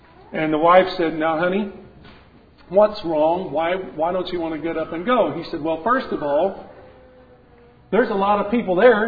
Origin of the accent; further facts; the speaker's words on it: San Antonio, Texas, United States; I grew up in San Antonio.